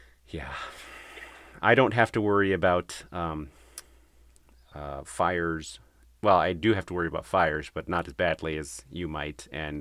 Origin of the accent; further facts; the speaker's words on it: Portland, Oregon, United States; Like I openly admit that I'm from Portland, Oregon.